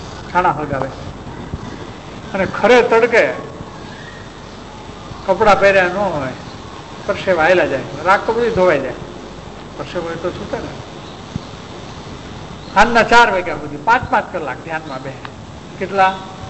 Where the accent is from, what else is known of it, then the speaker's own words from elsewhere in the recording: Ranpur, Gujarat, India; અમારે આ વૈષ્ણવની અંદર અમારા વતન રાણપુર છે, ચૂડાની પાસે, બોટાદની ચૂડાની વચ્ચે અમારા ઘરની બાજુમાં એક બાલાજી મંદિર છે.